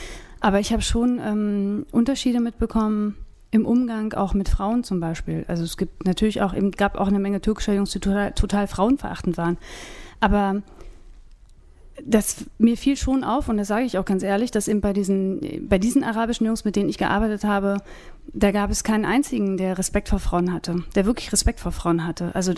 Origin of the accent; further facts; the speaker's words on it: Berlin, Germany; Ja, ich war 3, da sind wir aus Rudow dann da hingezogen.